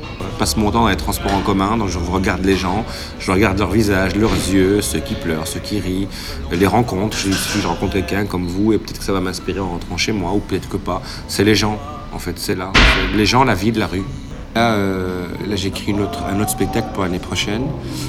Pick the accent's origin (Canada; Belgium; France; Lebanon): Belgium; Schaerbeek, Brussels-Capital Region; also born or lived in Saint-Josse-ten-Noode; Je suis né à Saint-Josse, pas loin d'ici, donc à Saint-Josse-Tenaude, qui est une commune de Bruxelles. Et j'ai grandi et j'ai passé mon enfance, mon adolescence et le début de mon âge adulte à Scarbeck.